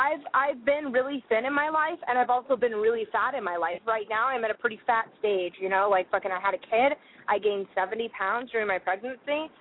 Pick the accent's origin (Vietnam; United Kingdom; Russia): Russia; born there; English is a second language; But maybe it was because I was born in Soviet Russia, so I don't know.